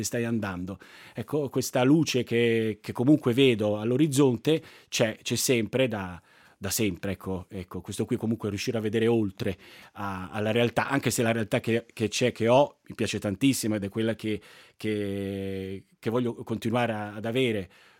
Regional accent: Zurich, Switzerland; born there; Io per esempio sono nato a Zurigo, il svizzero tedesco non l'ho mai parlato, almeno sì, lo capisco per le scuole elementari. In Ticino non parlo il dialetto, almeno lo parlo poco, cerco di parlarlo

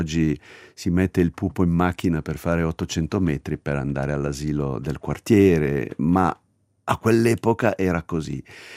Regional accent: Figino, Ticino, Switzerland; also born or lived in Lugano; Sono nato nel 1958 a Lugano e ho vissuto i primi anni della mia vita in una casa in riva al lago a Figino. Quindi Figino era un posto, all'epoca era l'aperta campagna, diciamo.

